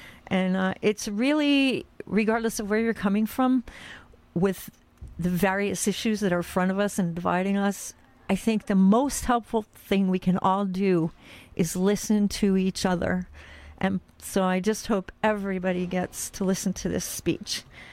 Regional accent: United States; I grew up on the Delaware River

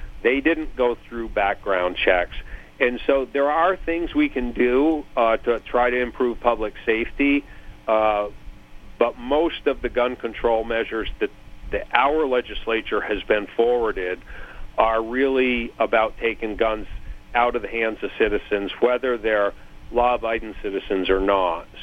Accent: Vermont, United States; I grew up here in Vermont, and we were sportsmen. We loved fishing and hunting. We always had guns.

